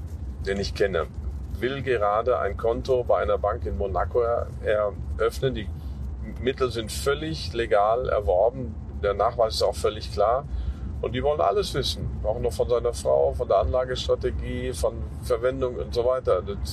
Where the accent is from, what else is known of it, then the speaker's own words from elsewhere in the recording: Rhineland-Palatinate, Germany; Also ich komme jetzt langsam in meine Heimatregion, die Eifel.